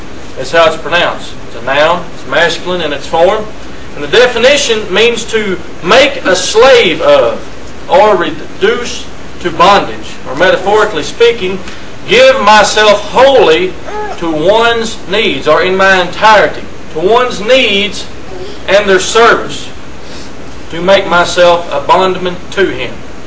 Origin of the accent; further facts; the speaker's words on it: Kentucky, United States; I'm from Kentucky. I go to the Litchfield Congregation, which is kindly in north central Kentucky.